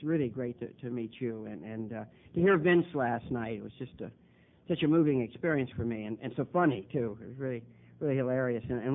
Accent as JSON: {"language": "English", "country": "Ireland", "said": "I'm the second child. The eldest son in a family of 11 children. I'm Irish."}